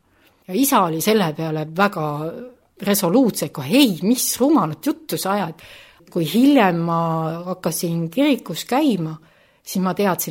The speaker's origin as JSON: {"language": "Estonian", "town": "Tallinn", "region": "Harju County", "country": "Estonia", "tie": "born there", "said": "Mina olen pärit täiesti ilmalikust perekonnast, sündinud Tallinnas"}